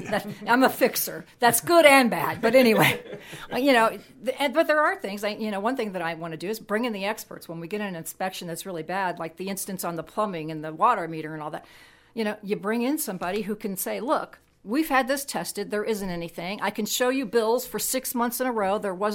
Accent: Crawfordsville, Indiana, United States; I grew up in Crawfordsville, Indiana.

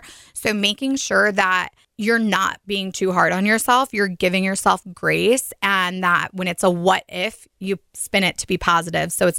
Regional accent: Belvedere, United States; I was raised in Belvedere. So I've lived out here basically my whole life.

